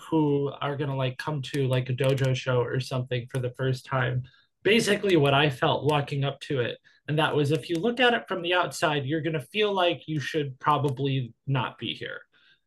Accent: New York, United States; You know, I just moved here like 2 weeks ago. I'm from New York.

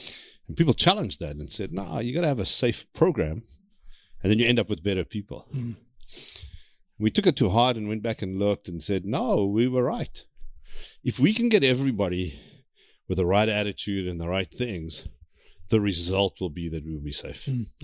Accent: South Africa; moved away as an adult; I grew up in South Africa, hence the accent. I haven't been able to shake it.

